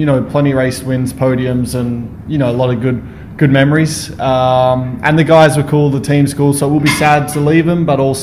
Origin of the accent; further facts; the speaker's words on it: Perth, Western Australia, Australia; growing up in Perth, for example, like we always had pretty good weather. You grow up close to the beach.